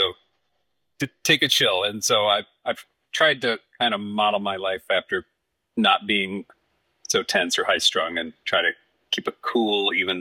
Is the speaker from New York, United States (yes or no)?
no; Detroit, Michigan, United States; I'm from Detroit. And out of a city of automotive engineers, my dad was the accountant.